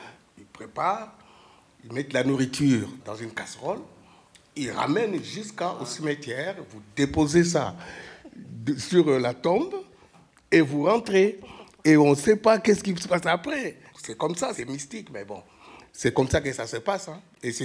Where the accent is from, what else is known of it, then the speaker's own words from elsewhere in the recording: DR Congo; surtout chez moi au Congo, RDC